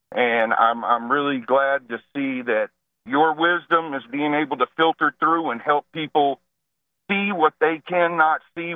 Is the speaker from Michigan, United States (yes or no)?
no; Texas, United States; I, as a Texan, I'm really struggling looking at the way that Dustin Burroughs has sort of taken over everything.